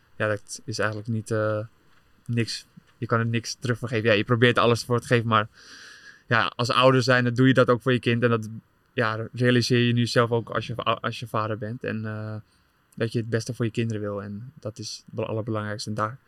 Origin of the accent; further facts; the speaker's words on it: Netherlands; denk ik iets meer Fins dan Nederlands. Alleen, ik kan dat ook. Dat heb ik natuurlijk hier... ben ik opgegroeid in Nederland. Ja. Dus een mix van beide.